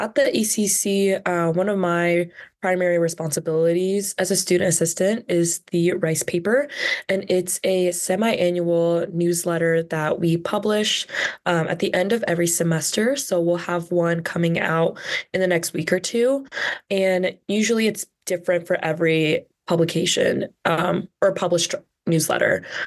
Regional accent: Fishers, Indiana, United States; I'm from Fishers, Indiana.

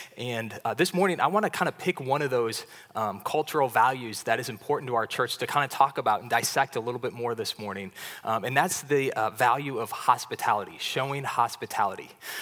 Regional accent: St. Paul, Minnesota, United States; moved away as an adult; now in Washington, United States; But I grew up in Minnesota. I was in St. Paul as a kid and went to college there, and that's not the culture at all.

